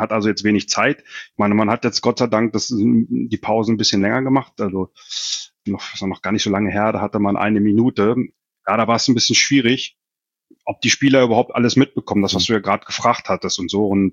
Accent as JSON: {"language": "German", "town": "Hannover", "region": "Lower Saxony", "country": "Germany", "said": "jetzt auch gerade als Hannoveraner"}